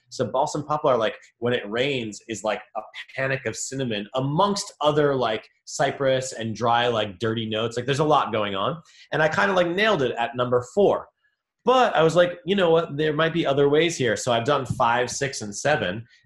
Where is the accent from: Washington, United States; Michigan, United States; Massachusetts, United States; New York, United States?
Massachusetts, United States; Boston; You know, Kavi's from Jersey, I'm from Boston.